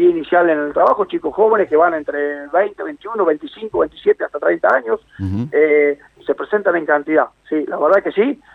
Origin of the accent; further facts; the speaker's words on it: Argentina; Yo soy un argentino